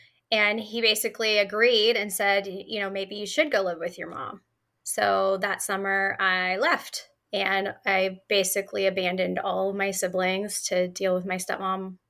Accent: California, United States; But I was raised in the Baptist church in Northern California near Lake Tahoe area in the woods, like in the middle of nowhere.

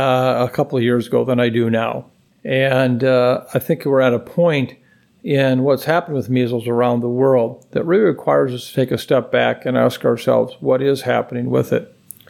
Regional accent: Minnesota, United States; The one outlier continues to be my home state of Minnesota

